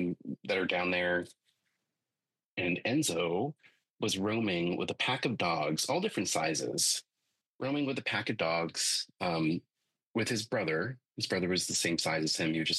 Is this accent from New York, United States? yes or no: no; Norway, Maine, United States; Yeah, I grew up in Western Maine in a very small town called Norway.